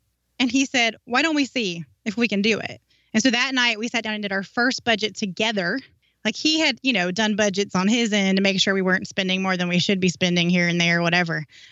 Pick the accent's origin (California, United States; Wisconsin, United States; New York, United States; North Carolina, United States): North Carolina, United States; moved away as an adult; North Carolina.